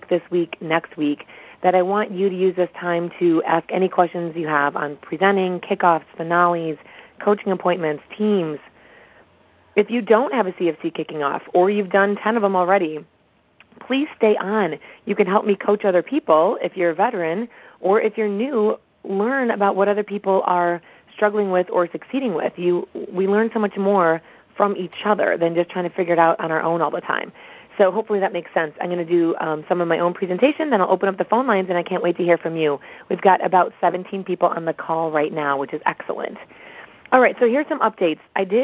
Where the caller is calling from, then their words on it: Alpena, Michigan, United States; I'm calling in from Bay Athletic Club in Alpena, Michigan.